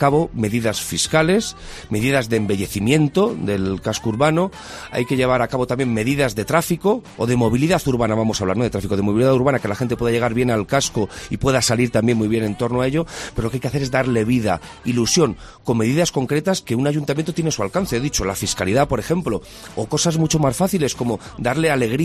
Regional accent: Guadalajara, Castilla-La Mancha, Spain; Bueno, pues yo asumo esta responsabilidad de mi ciudad, de la ciudad que nací, que estudié

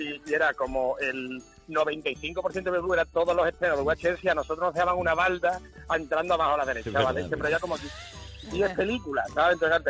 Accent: Cádiz, Andalusia, Spain; nosotros nos criamos en Cádiz y tal

